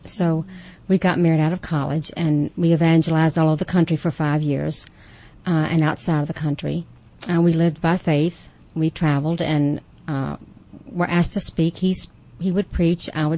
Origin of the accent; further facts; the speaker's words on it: Virginia, United States; I grew up in Virginia on the coast, and I'm the oldest of six children.